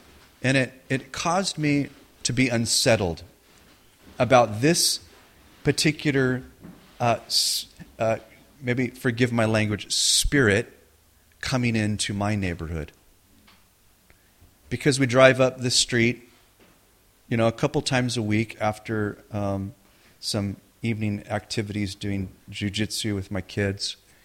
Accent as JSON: {"language": "English", "country": "United States", "said": "That's something I'm kind of familiar with coming from the U.S. I grew up on the Pink Panther cartoons."}